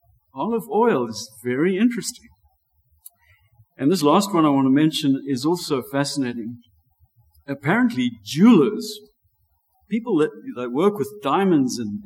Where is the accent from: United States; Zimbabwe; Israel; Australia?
Zimbabwe; I know growing up in Rhodesia, one of the soaps that was always advertised was